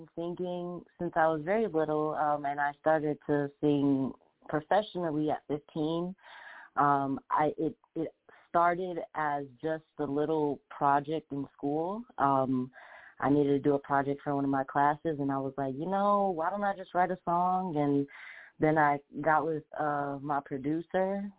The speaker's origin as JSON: {"language": "English", "country": "Dominican Republic", "first_language": "Spanish", "second_language": "English", "said": "I'm Dominican. My family is from Dominican Republic. I am strong in that culture. It was my first language. Spanish was my first language."}